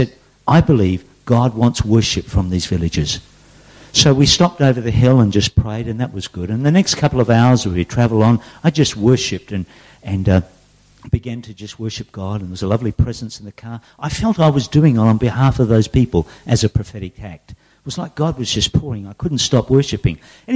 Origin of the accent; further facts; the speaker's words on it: Perth, Western Australia, Australia; So as a young kid growing up in Perth, we used to have firecrackers, and I've missed them all these years.